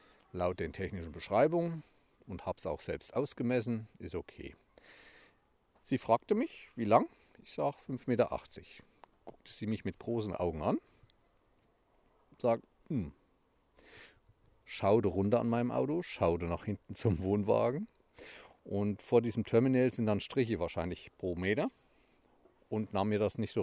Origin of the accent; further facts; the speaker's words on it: Thuringia, Germany; Nicht wie bei uns in Thüringen, wo man berghoch eine Serpentin und wieder bergrunter eine Serpentin